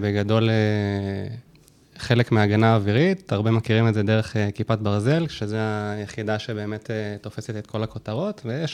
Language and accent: Hebrew; Bat Yam, Tel Aviv District, Israel; also born or lived in Rishon LeZion / Netherlands; now in Australia; נולדתי בתל אביב, גדלתי בבת ים. אחר כך עברנו לראשון, וגם תוך כדי היה לנו איזשהו ניסיון לעבור להולנד, כל המשפחה ביחד, היינו שם איזה שנתיים.